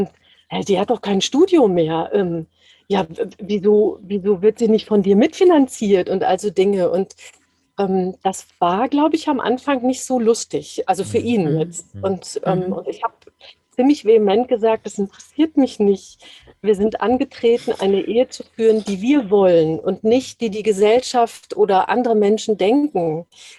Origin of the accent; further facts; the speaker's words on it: Dortmund, North Rhine-Westphalia, Germany; also born or lived in Hesse; in meiner Heimatstadt, da wo ich geboren bin, in Dortmund.